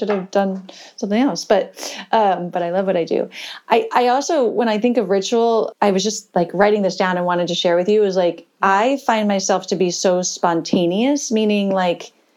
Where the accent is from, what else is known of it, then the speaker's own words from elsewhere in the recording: East Coast, United States; now in California, United States; No, I think I was raised on the East Coast. I feel like I'm a East Coaster that moved to California, to the West Coast